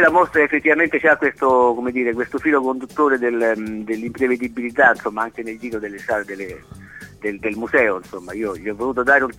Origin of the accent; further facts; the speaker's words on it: Rome, Lazio, Italy; sono romano, ma sono genovesi da babbo